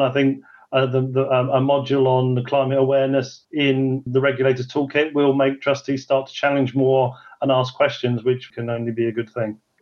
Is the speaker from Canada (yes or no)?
no; Switzerland; now in United Kingdom; You know, I came from Switzerland in the last 7 years, and that this kind of thing just didn't exist.